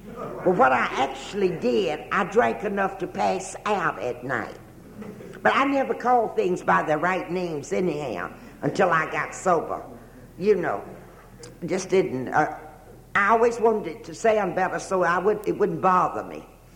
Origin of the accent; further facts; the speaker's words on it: Nevada, United States; I came from Nevada over here to get sober.